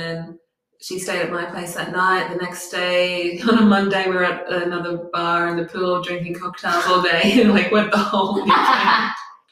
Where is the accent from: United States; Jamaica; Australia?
Australia; Cloncurry, Queensland; I am allowed to hate on Mount Isa because I'm from Cloncurry and we have an unspoken rivalry with Mount Isa.